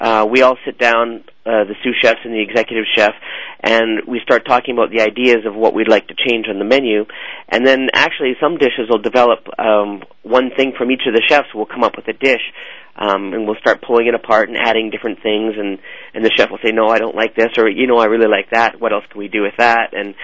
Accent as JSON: {"language": "English", "region": "British Columbia", "country": "Canada", "said": "Well, I'm from British Columbia, Canada."}